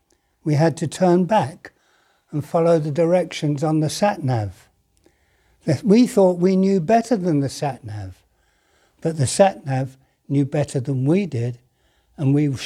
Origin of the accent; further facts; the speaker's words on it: Harrow, London, United Kingdom; I was brought up in Harrow. It was where I was born, and I was I lived there through my childhood and young youth age and into my adulthood until I got married